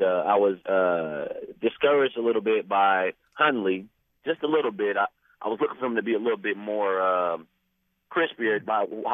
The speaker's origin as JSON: {"language": "English", "town": "Milwaukee", "region": "Wisconsin", "country": "United States", "said": "No, I'm from Milwaukee."}